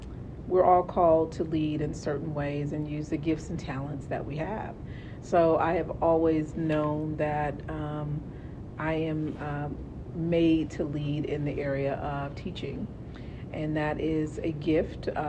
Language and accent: English; St. Louis, Missouri, United States; I grew up in St. Louis, so I'm a native of St. Louis, which is where my first principalship was, my assistant superintendent position was.